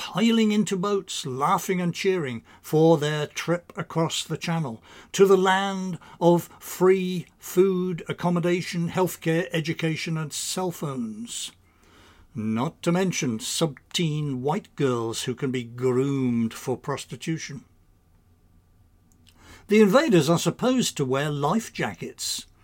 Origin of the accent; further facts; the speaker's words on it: Northampton, East Midlands, United Kingdom; the year of my birth until I was nearly 30, the parliamentary seat for my hometown of Northampton